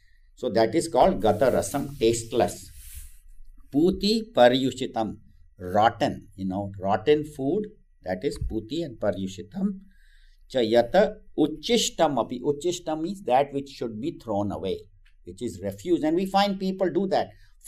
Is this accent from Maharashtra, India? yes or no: yes; Mumbai, Maharashtra, India; I remember we used to eat this in chapati growing up in Juhu Beach and all.